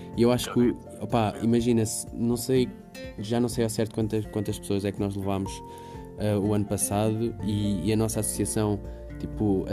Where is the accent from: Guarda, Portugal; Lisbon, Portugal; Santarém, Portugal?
Guarda, Portugal; Pinhel; E até mesmo eu, que sou aqui de perto, que eu sou de Pinhel